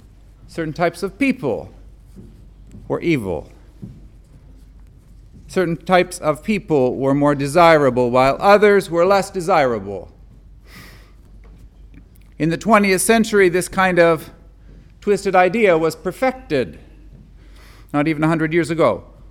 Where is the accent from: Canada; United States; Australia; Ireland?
Canada; I come from Canada. I've experienced this.